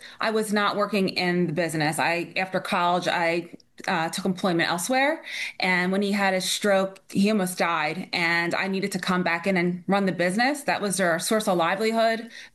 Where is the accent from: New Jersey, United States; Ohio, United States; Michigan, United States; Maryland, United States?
New Jersey, United States; Voorhees; I'm from Voorhees, New Jersey. I have one younger sister, and I'm the oldest.